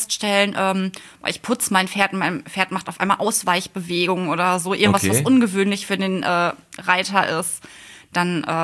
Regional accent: Bottrop, North Rhine-Westphalia, Germany; Ich komme aus Bottrop.

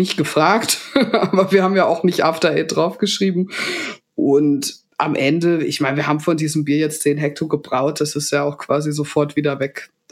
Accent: Hamburg, Germany; als Hamburgerin

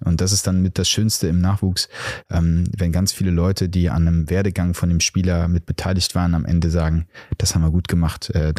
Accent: Delbrück, North Rhine-Westphalia, Germany; Delbrück, natürlich. Also ich bin nicht geboren in Delbrück, aber aufgewachsen in Delbrück.

